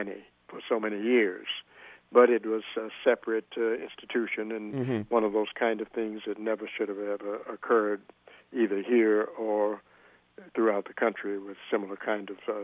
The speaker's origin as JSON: {"language": "English", "town": "Mobile", "region": "Alabama", "country": "United States", "tie": "born or raised there", "said": "I grew up myself in Alabama down in Mobile, and during the same period that Dr. King was growing up."}